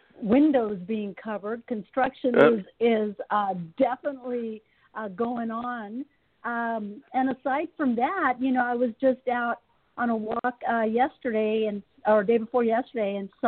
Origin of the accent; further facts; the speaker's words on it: California, United States; now in Washington, United States; Actually, I'm in D.C. I'm originally from California, but I moved to D.C. probably